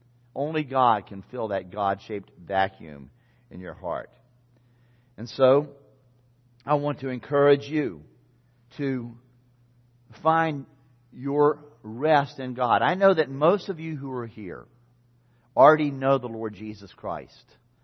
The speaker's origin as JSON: {"language": "English", "town": "Norfolk", "region": "Virginia", "country": "United States", "tie": "born or raised there", "said": "When I grew up here in Norfolk, I was privileged to grow up in a successful family. My dad was an attorney here in town and still is."}